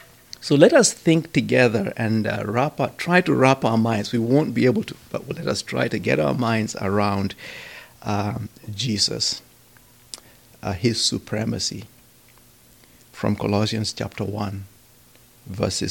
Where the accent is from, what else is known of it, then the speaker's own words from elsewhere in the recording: Kenya; And so I come from the East, and that's on the other side, we're facing India and China.